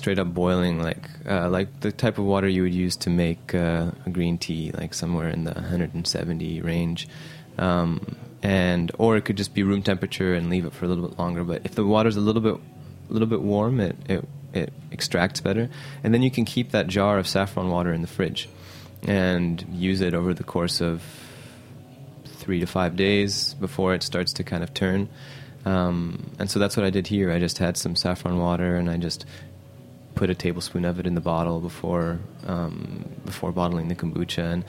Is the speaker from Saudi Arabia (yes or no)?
yes; Saudi Arabia; because I grew up in Saudi Arabia, and I'm half Egyptian